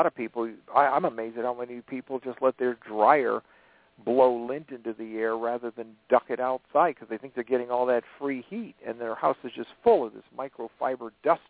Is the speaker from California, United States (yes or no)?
no; Connecticut, United States; now in South Carolina, United States; I'm originally from Connecticut.